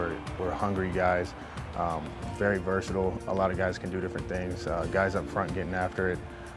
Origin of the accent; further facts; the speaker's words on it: Knoxville, Tennessee, United States; I mean, for the most part, I grew up in Knoxville, Tennessee. Nothing too crazy, you know, played outside a lot.